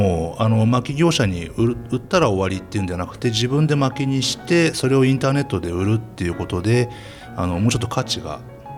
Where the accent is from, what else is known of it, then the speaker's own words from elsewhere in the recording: Zushi, Kanagawa, Japan; 私は神奈川県出身ですね。